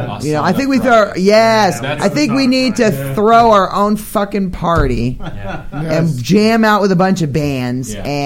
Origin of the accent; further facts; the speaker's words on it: Houlton, Maine, United States; No, I'm from the border of Canada. I'm from Holton, Maine. Rock out Holton. Yeah. Town of 5,000 fucking people. And way up north on the Canadian border of fucking New Brunswick.